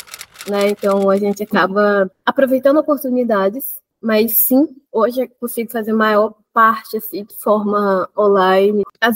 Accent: Roraima, Brazil; eu sou do povo apichana, eu sou do estado de Roraima, da comunidade indígena Tuaru da Cabeceira, da terra indígena Tuaru também. Eu sou uma mulher indígena

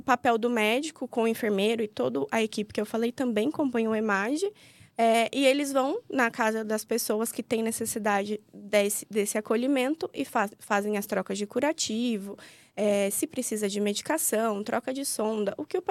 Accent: Guarulhos, São Paulo, Brazil; Eu sou paulista. Então, eu acho que eu era muito limitada à minha cidade, né? Que eu sou de Guarulhos.

